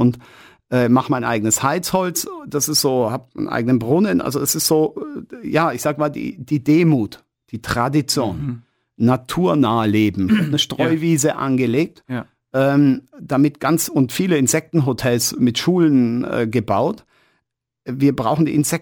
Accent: Munich, Bavaria, Germany; born there; Ich bin in München geboren. München, ja. Und so denken viele, hey, das ist kein echter Bayer. na, so ist nett, aber du merkst es, ich habe nicht den klassischen Slang drauf.

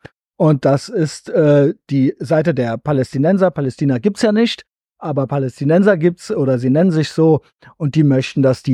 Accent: Germany; Und natürlich komme ich aus Deutschland, das spielt auch eine große Rolle.

